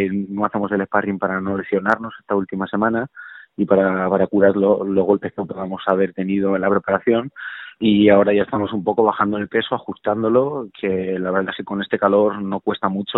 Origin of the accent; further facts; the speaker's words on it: Almansa, Castilla-La Mancha, Spain; ganar allí en mi pueblo yo creo que fue el mejor día de mi vida